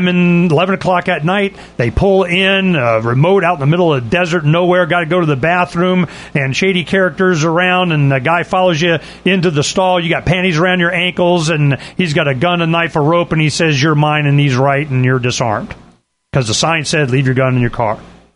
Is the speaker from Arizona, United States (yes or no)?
yes; Tucson, Arizona, United States; I'm from Tucson.